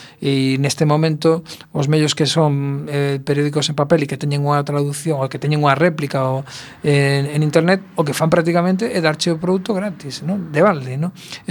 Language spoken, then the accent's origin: Galician; Barcelona, Catalonia, Spain; born there; Eu nacín en Barcelona